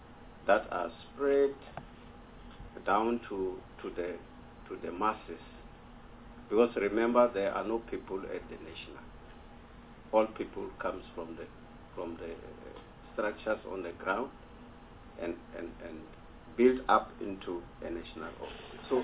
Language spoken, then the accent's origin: English; Limpopo, South Africa; For instance, I'm coming from Limpopo in Mopani region.